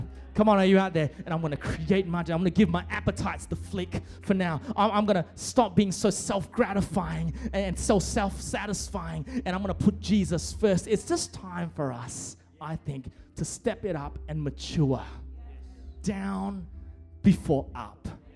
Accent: Malaysia; I'm a Malaysian boy, man.

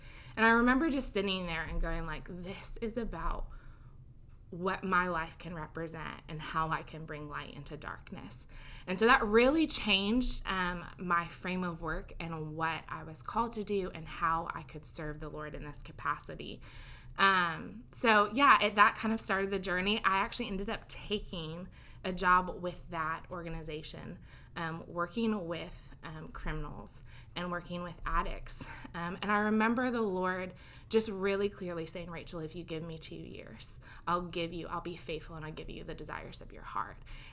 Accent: Indiana, United States; I grew up in Indiana, in a wonderful family, two parents and an older brother, and grew up watching my parents do ministry.

